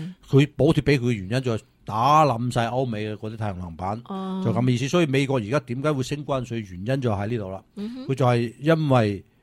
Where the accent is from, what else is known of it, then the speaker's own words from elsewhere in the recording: China; 係咪呢個我哋中國人自己整蠱我哋中國人啦